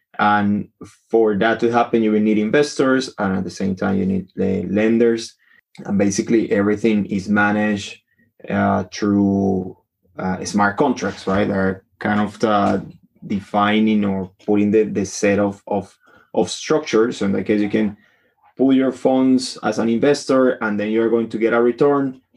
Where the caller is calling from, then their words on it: Dublin, Leinster, Ireland; So I'm in Dublin, Ireland at the moment.